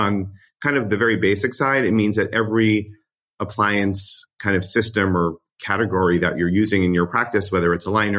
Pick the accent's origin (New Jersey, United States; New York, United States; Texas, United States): New York, United States; now in Los Angeles, United States; which is actually in my home in Los Angeles at the moment. But I'm actually from New York, went to Penn College, Penn Dental, Harvard Ortho.